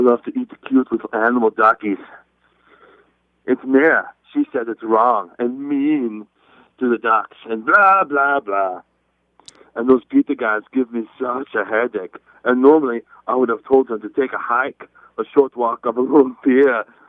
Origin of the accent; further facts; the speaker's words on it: Austria; because you know I am from Austria, where we take our meat very seriously.